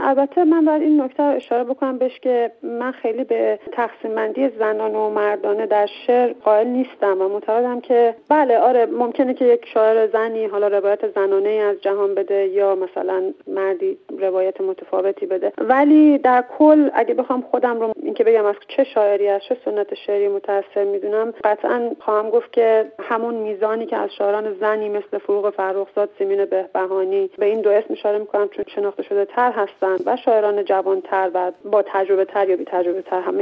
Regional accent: Iran; من متولد دهه 60 هستم و در جامعه بزرگ شدم، در کشوری بزرگ شدم که در اونجا جنگ 8 سال با جنگ درگیر بوده

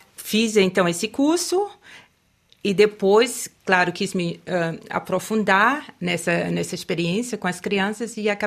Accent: Salvador, Bahia, Brazil; now in Germany; E eu venho de Salvador para a Alemanha e também me encontrei nesse estado de estar sozinha.

